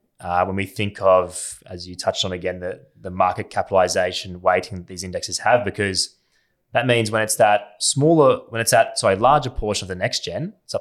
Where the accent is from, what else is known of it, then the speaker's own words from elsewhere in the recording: Australia; as an Australian investor